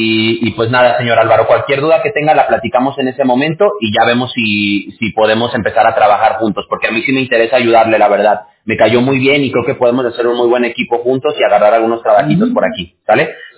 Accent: Chile; now in United States; yo soy chileno, po. Ah, mire, interesante, y mire, pocas veces he tenido oportunidad de platicar con chilenos, ¿eh? Aquí en California

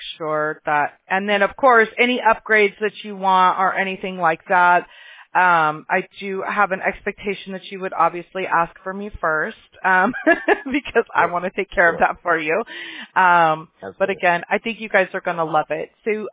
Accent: Mobile, Alabama, United States; born there; I was born in Alabama, too, in Mobile.

